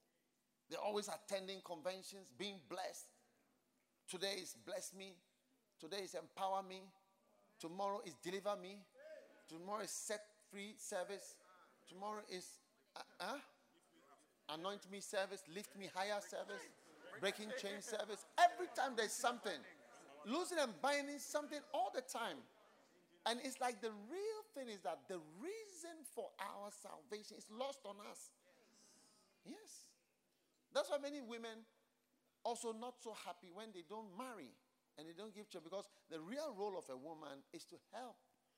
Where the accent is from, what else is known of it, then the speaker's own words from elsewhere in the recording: Ghana; I mean in other countries, but I'm from Ghana